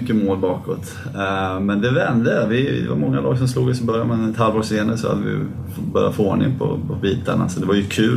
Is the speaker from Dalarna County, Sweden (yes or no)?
no; Åre, Jämtland County, Sweden; vi växte upp i Åre. En liten skidort uppe i Jämtland och vi älskade åka skridskor.